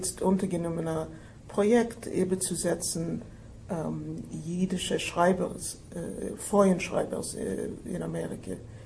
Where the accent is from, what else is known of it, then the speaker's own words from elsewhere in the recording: Germany; born there; first language Yiddish; German is a second language; Ich bin geboren geworden in Deutschland von polnischen Eltern, was haben gerade Jiddisch in der Heim.